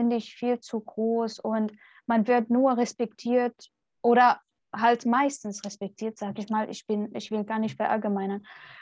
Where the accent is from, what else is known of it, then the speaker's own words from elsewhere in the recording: Syria; German is a second language; now in Germany; Ich meinte, nee, ich bin Syrerin